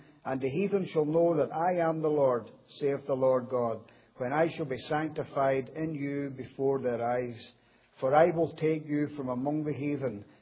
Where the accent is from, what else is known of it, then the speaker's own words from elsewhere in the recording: Dumbarton, Scotland, United Kingdom; I was born in Scotland, a wee place called Loch Lomond, just about 10 minutes from Loch Lomond, a place called Dumbarton. And I was born and brought up into a Roman Catholic family over there.